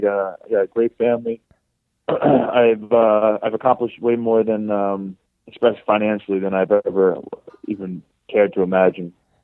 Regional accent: Baldwin, New York, United States; I'm from Baldwin.

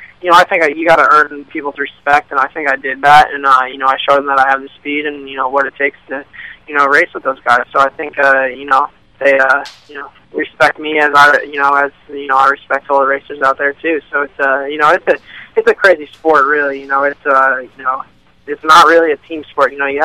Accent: New York, United States; I grew up here in New York, so I love coming up here racing, see some family and friends

